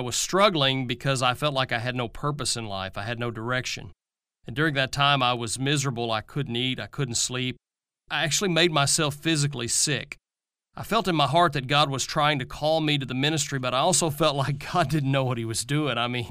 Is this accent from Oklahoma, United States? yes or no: yes; Oklahoma, United States; I'm also blessed to be back in my home state. I was raised here in Oklahoma on a small farm in the southeast corner of the state by good and godly parents.